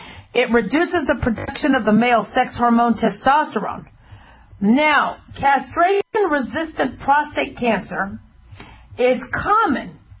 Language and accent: English; Las Vegas, Nevada, United States; I do like to follow what happens in my hometown, Las Vegas.